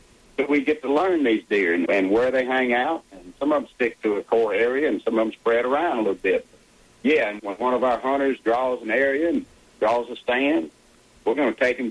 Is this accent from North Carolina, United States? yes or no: no; Natchez, Mississippi, United States; I grew up down here in Natchez, and I've been watching these floods my whole life.